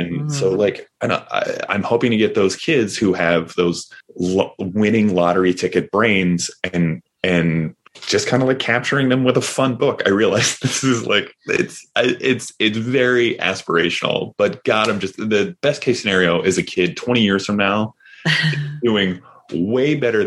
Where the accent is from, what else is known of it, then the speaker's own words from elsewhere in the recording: Upper Darby, Pennsylvania, United States; So I grew up outside Philadelphia, and Philadelphia is ostensibly one of those kind of coastal cities, but we grew up in this one section called Upper Darby, and Upper Darby and Delaware County, Pennsylvania are kind of like the Rust Belt section